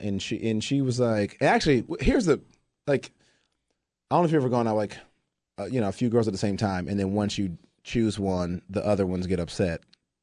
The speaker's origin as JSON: {"language": "English", "town": "Decatur", "region": "Georgia", "country": "United States", "said": "It's like, I'm from Decatur, Georgia."}